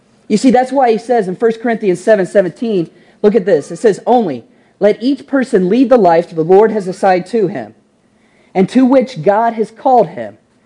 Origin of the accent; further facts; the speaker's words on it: Kentucky, United States; You see, growing up in Kentucky, one of the things I had to learn, it's almost a requirement if you play in Kentucky or grow in Kentucky or grow up in Kentucky, is play basketball.